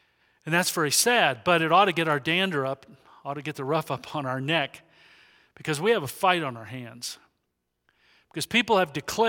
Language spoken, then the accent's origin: English; Albuquerque, New Mexico, United States; I come from Albuquerque. I go to Calvary Chapel in Albuquerque.